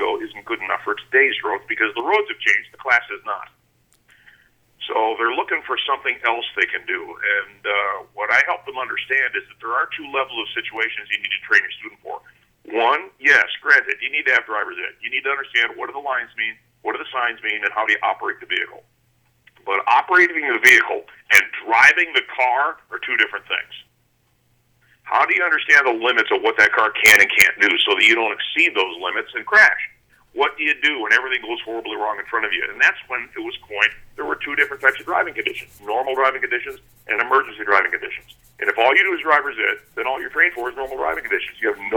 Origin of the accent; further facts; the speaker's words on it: Ireland; so, I think it was originally said of the Irish, but of course I'm Irish too